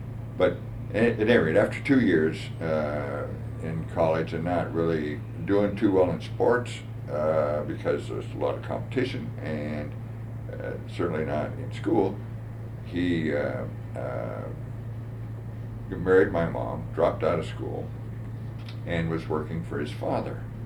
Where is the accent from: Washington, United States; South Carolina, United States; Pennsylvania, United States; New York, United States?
Washington, United States; Seattle; born there; I was born in Seattle, Washington on July 22nd, 1930.